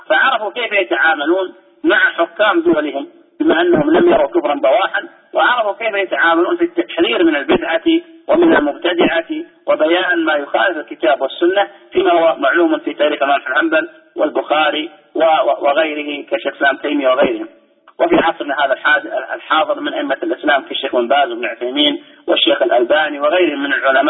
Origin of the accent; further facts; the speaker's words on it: Saudi Arabia; عندنا في السعودية